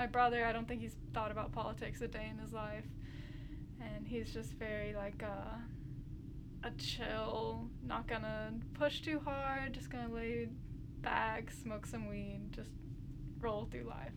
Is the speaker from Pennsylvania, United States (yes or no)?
no; Fort Oglethorpe, Georgia, United States; I grew up in Fort Oglethorpe, Georgia. Not to dox myself, but but it's like, I think now the population is 10,000, so it's been growing, and it's very red.